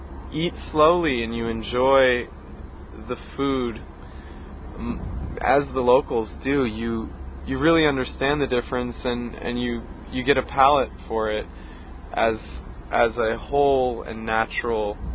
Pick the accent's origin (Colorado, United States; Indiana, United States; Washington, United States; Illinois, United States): Washington, United States; Seattle; it felt small, much in the way my hometown of Seattle feels in comparison to New York City, which is enormous.